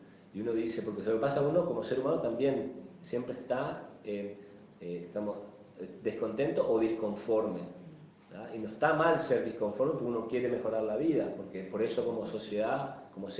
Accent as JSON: {"language": "Spanish", "town": "Posadas", "region": "Misiones", "country": "Argentina", "tie": "born or raised there", "moved": "yes", "said": "yo vine de Posadas, vengo de una familia común y corriente, por decirlo así, o una de promedio acá, y me crié de cierta manera, no tenía esto, no tenía lo otro."}